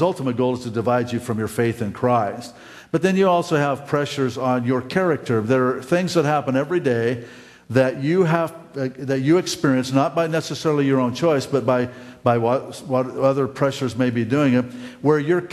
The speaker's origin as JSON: {"language": "English", "town": "Reno", "region": "Nevada", "country": "United States", "tie": "born or raised there", "said": "In fact, Gary and Carolyn are going to my hometown here shortly. Not for what it's famous for, but to just go see what's cool about Reno."}